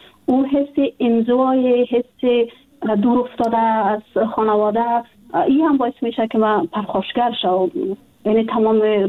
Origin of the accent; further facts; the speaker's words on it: Afghanistan; جدا از اینکه وطنم است، خانواده ام اونجا است، دوستای ما هستند، ما در افغانستان بزرگ شدیم، تحصیل کردیم، کار کردیم